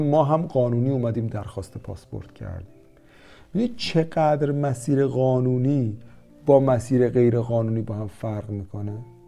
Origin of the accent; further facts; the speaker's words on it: Iran; moved away; ولی ما هم از ایران اومدیم موفق شدیم.